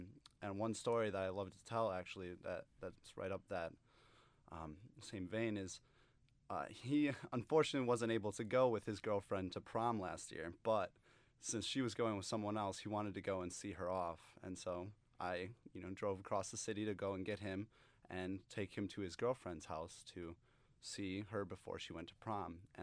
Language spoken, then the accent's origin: English; Milwaukee, Wisconsin, United States; Just outside of Milwaukee, Wisconsin.